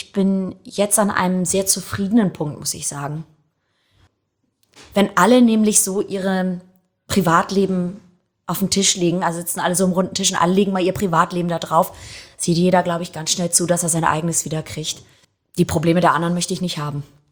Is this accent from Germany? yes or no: yes; Hamburg, Germany; Doch, ich bin Hamburger. Aber ich habe immer noch einen italienischen Pass. Und ich fühle mich Italien sehr verbunden, was an den älteren Leuten in meiner Familie hauptsächlich liegt, mit denen ich groß geworden bin, die zum Teil noch Dialekt sprachen